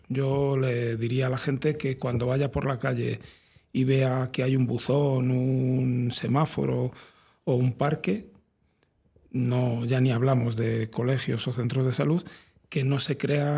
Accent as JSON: {"language": "Spanish", "town": "Madrid", "region": "Community of Madrid", "country": "Spain", "said": "Sí, soy madrileño, nací en el barrio de Moratalaz y hoy en día vivo en el ensanche de Vallecas."}